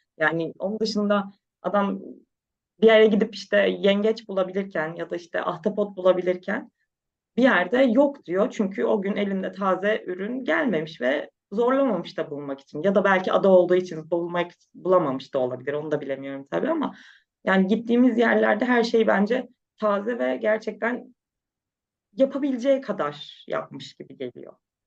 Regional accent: Çanakkale, Turkey; ben Çanakkale'de büyüdüm, hep Ege tarafındaydım çocukluğumdan beri.

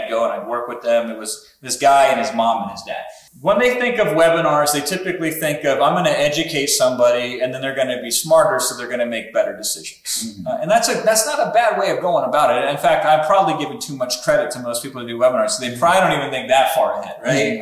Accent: Muscatine, Iowa, United States; I'm from Iowa, believe it or not. Muscatine, Iowa, a little tiny town on the river there.

